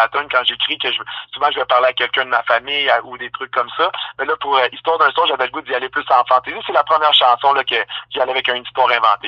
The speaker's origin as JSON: {"language": "French", "town": "Saint-Jean-sur-Richelieu", "region": "Quebec", "country": "Canada", "tie": "born or raised there", "also_born_or_lived": "Saint-Félix-de-Kingsey", "lives_now": "Farnham, Canada", "said": "j'habite à Farnham depuis 9 ans. Mais sinon, je me suis promené un petit peu aussi. J'ai grandi à Saint-Jean-sur-Richelieu, mais j'ai aussi grandi, quand, étant plus jeune, là, je te dirais jusqu'à l'âge de 7-8 ans, à Saint-Félix-de-Kinzé dans les cantons de l'Est."}